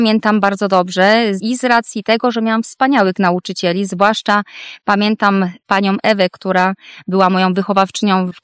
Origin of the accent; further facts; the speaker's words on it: Libiąż, Lesser Poland, Poland; born there; na takiej trasie między Katowicami a Krakowem, niedaleko Chrzanowa. I właśnie, bo ja w Libiążu urodziłam się i dziadkowie też od strony mamy pochodzą z Libiąża, chociaż tutaj mama jest z Libiąża, natomiast dziadek pochodzi z Chrzanowa.